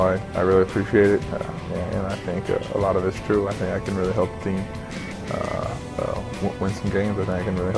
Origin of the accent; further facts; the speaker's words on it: San Diego, California, United States; I grew up surfing in San Diego.